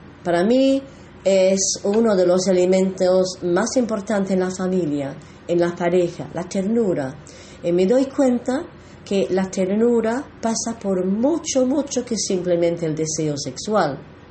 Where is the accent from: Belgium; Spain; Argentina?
Belgium; Yo vengo de Bélgica, por ejemplo